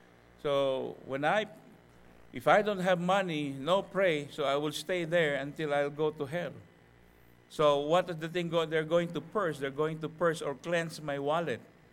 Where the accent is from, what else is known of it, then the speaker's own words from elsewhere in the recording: north, Philippines; English is a second language; So I'm from the north, she's from the south. We met in the center. You know, growing up in the Philippines is being a very predominant Catholic country